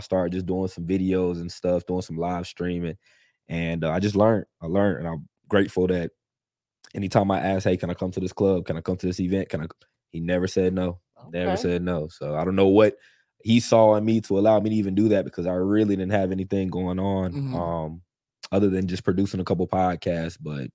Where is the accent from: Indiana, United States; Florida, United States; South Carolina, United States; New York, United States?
South Carolina, United States; Fort Mill; also born or lived in Lexington, Kentucky; Yes, I grew up in Fort Mill, South Carolina. I was born in Lexington, Kentucky, but I grew up my whole life in Fort Mill.